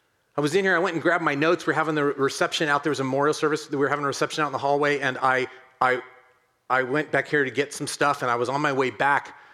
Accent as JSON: {"language": "English", "town": "Oakland", "region": "California", "country": "United States", "tie": "born or raised there", "said": "I was born and bred in Oakland."}